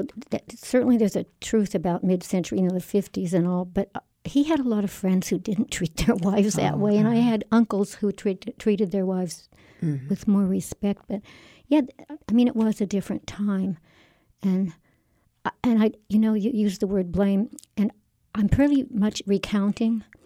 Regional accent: Napa, California, United States; born or raised there; also born or lived in Lincoln, Nebraska

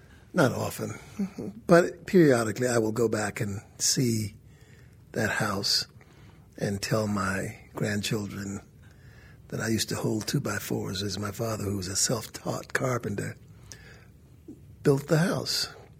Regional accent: Charleston, South Carolina, United States; But I grew up in Charleston.

